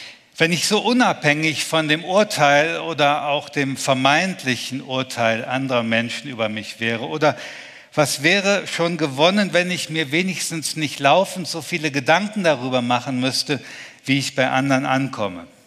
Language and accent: German; Germany; In Westdeutschland, wo ich aufgewachsen bin